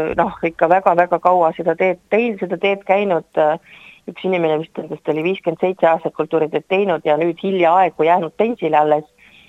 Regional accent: Saare County, Estonia; mina olen saarlane

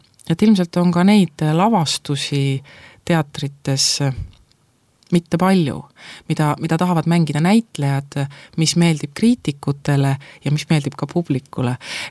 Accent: Saare County, Estonia; kui ma olen saarelt pärit, minu isapoolne ja minu emapoolne, kõik minu suguvused on teada kuskile põhjasõja aega, minu esivanemad esiisad.

